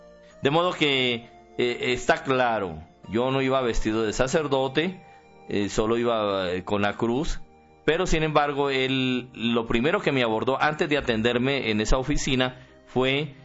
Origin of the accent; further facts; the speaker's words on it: Colombia; born there; nací en Colombia y ordenado el 5 de septiembre del año 1982